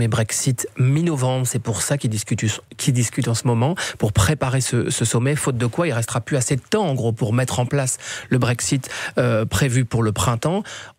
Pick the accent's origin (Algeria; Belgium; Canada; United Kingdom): Belgium; chez nous en Belgique